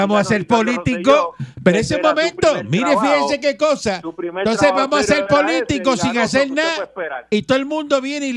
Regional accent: Cuba; moved away; Mire, yo soy cubano, a mí me quitaron todo. A mí me quitaron todo. A mí me quitaron todo en Cuba y tuve que llegar con 5 pesos y entré por Panamá.

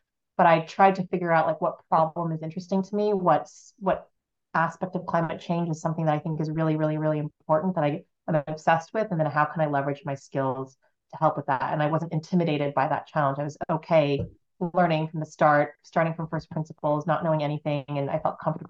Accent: California, United States; I grew up in California, you know, I recycled, but I didn't know how bad it was.

